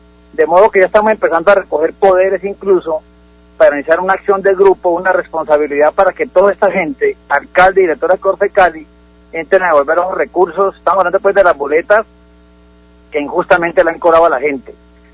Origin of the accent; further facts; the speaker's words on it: Valle del Cauca, Colombia; now in Bogotá, Colombia; yo soy desde luego vallecaucano, yo llevo radicado 11 años en la ciudad de Bogotá